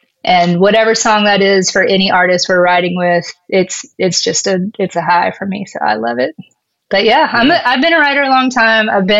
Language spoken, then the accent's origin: English; Albany, Georgia, United States; No, I'm actually like, I grew up in South Georgia, in Albany, Georgia.